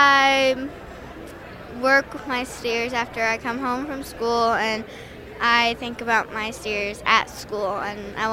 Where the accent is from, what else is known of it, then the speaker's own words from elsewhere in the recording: Nevada, Missouri, United States; I'm from Nevada, Missouri.